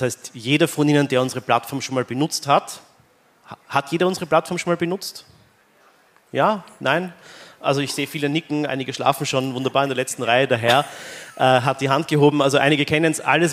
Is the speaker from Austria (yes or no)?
yes; Vienna, Austria; Wir sind in Wien. Ich bin Wiener.